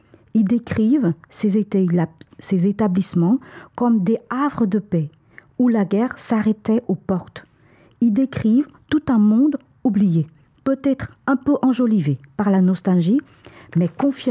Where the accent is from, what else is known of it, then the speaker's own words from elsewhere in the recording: Vietnam; French is a second language; en tant que Vietnamienne et héritière de cette histoire